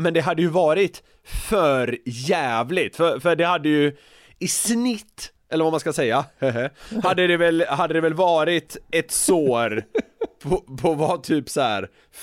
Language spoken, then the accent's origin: Swedish; Gothenburg, Västra Götaland County, Sweden; där jag växte upp i södra Göteborg, alltså där hade vi ju lokala förmågor